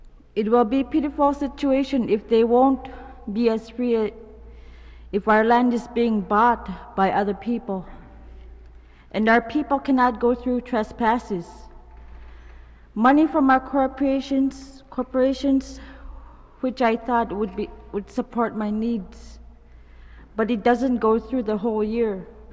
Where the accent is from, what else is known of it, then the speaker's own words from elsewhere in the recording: Shaktoolik, Alaska, United States; now in Koyuk, United States; I was born and raised in Shaktalik, but now married in Koyuk.